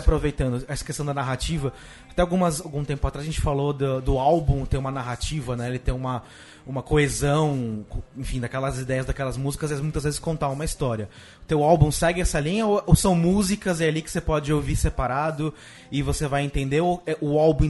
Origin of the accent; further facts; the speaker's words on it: Santos, São Paulo, Brazil; now in São Paulo, Brazil; a gente cresceu em Santos. Quando a gente veio pra São Paulo, abriu os olhos pra várias coisas lá.